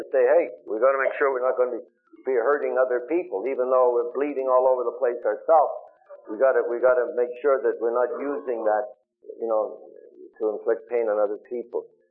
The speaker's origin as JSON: {"language": "English", "town": "Montreal", "region": "Quebec", "country": "Canada", "tie": "born or raised there", "said": "Irish, Catholic society in Montreal, right?"}